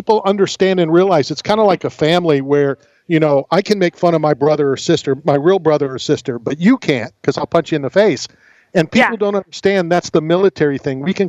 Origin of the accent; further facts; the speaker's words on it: United States; It's one of my proudest moments of being at an away game, being booed because I'm an American.